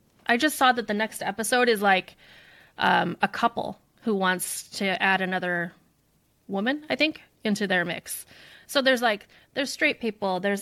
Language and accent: English; United States; And also, like, as an American, like, we're kind of prude people.